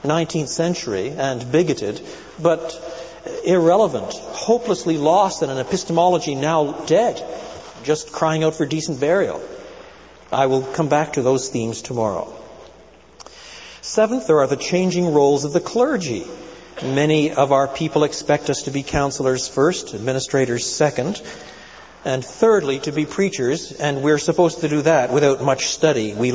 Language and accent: English; French Canada, Canada; I grew up in French Canada in the lean years, where a big church had 30 people.